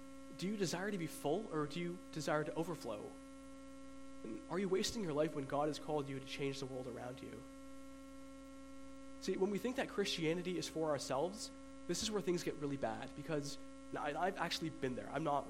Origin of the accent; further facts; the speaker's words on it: Trinidad & Tobago; I'm from Trinidad, and there's a good chance that I might not be a Christian. I might be Hindi.